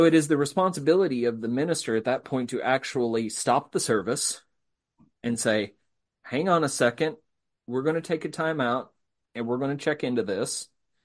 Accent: England, United Kingdom; As an English guy, I find the tense of this being extremely fruitful for exploration.

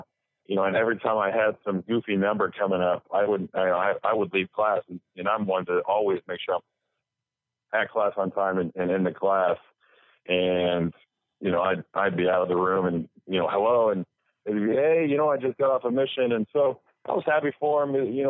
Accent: Illinois, United States; because I'm from Southern Illinois.

